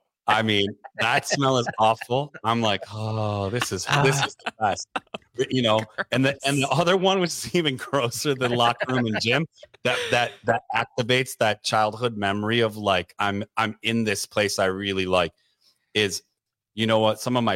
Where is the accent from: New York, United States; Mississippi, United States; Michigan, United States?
Michigan, United States; Detroit; growing up in Detroit by so many factories and so many.